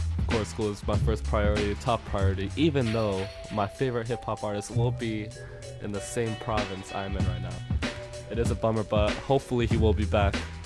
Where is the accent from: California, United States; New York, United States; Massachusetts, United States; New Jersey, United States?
New Jersey, United States; I'm not from Newark, but I finished high school in New Jersey, so I gave a little bit of my former state back then.